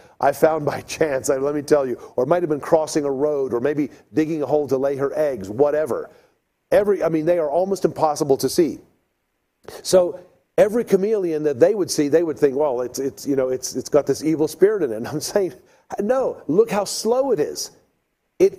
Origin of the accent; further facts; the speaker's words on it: South Africa; the Zulu people that I grew up with in South Africa